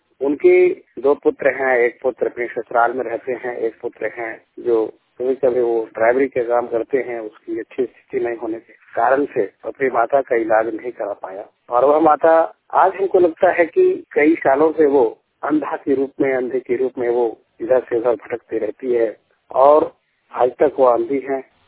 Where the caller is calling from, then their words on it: Hazaribagh, Jharkhand, India; जिला हजारीबाग, टिचाक प्रखंड से मैं बोल रहा हूँ।